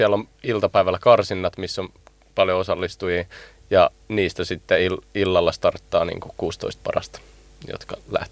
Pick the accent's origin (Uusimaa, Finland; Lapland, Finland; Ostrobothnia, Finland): Uusimaa, Finland; Kirkkonummi; Mä oon Kirkkonummelta.